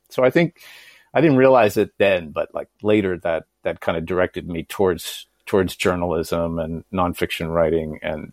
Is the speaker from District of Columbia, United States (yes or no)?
yes; Washington, District of Columbia, United States; I had a very fancy, privileged urban upbringing in the Washington, D.C. area.